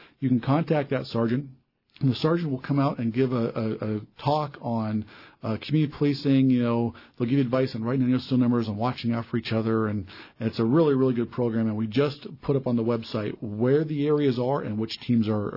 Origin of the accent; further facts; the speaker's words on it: Fairbanks, Alaska, United States; I grew up in Fairbanks